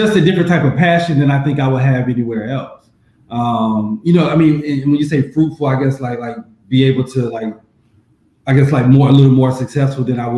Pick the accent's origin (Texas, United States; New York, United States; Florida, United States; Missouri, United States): Florida, United States; Tallahassee; Born and raised in Tallahassee. Went to FAMU High from kindergarten through 12th grade.